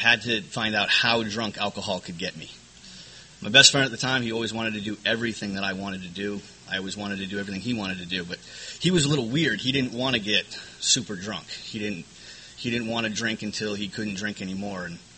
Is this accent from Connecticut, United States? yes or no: yes; Connecticut, United States; born there; moved away; I guess originally I was born in Connecticut, so I'm an East Coast native.